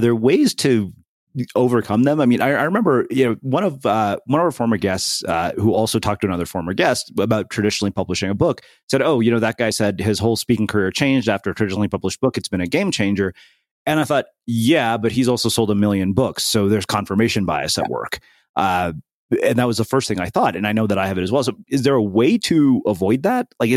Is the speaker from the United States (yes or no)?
no; India; I'm an Indian person who sucks at math